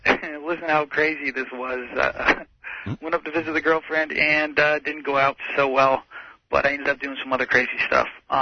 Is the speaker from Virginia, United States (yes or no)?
yes; Fairfax, Virginia, United States; I am from Toothless, Fairfax, Virginia.